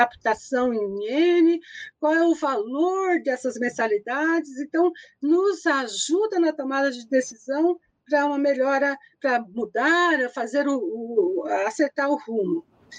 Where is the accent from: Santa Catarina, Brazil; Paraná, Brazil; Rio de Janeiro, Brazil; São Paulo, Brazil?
Paraná, Brazil; Cianorte; also born or lived in Apucarana; now in Curitiba, Brazil; eu não sou daqui de Curitiba, eu nasci no norte do Paraná, nasci numa cidade chamada Apucarana, fui registrada em Astorga, com 5 anos fui para Cianorte.